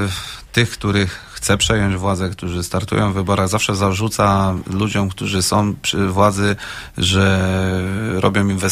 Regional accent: Szczecin, West Pomeranian Voivodeship, Poland; ja urodziłem się w Szczecinie, tam mieszkałem ponad 20 lat.

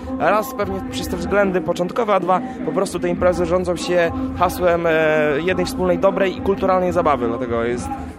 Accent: Olsztyn, Warmian-Masurian Voivodeship, Poland; wywodzimy się z Olsztyna, gdzie całe miasteczko akademickie bardzo mocno wiedzie prym, jeśli chodzi o imprezy kulturalne w naszym mieście

